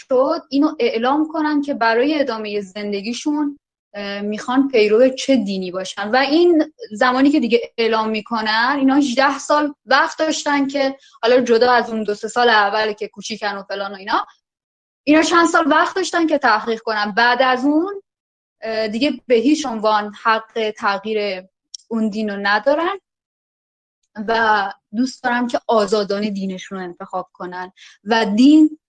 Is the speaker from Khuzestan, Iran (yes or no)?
yes; Abadan, Khuzestan, Iran; born there; now in Shiraz, Iran; من خودم متولد آبادانم ولی خب شیراز زندگی میکنیم.